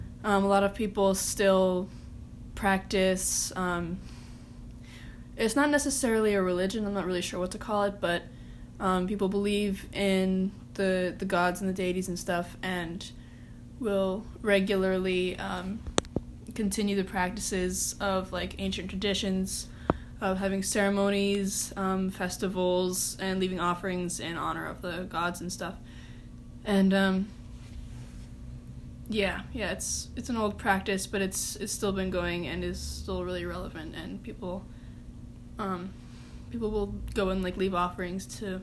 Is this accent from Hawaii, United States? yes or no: yes; Waimea, Hawaii, United States; I'm 20, and I'm from the Big Island of Hawaii in the town of Waimea.